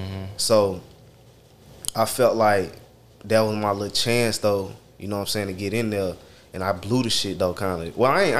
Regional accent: Charlotte, North Carolina, United States; I'm from Charlotte, local.

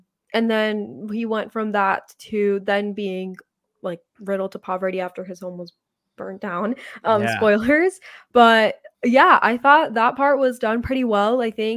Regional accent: India; I grew up in India. I lived there for 6 years.

